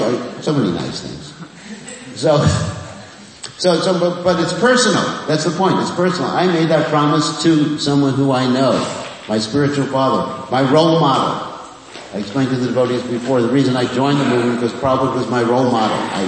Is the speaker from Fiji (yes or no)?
yes; Fiji; Where I come, Fiji, I don't look Fijian, but somehow I come from Fiji.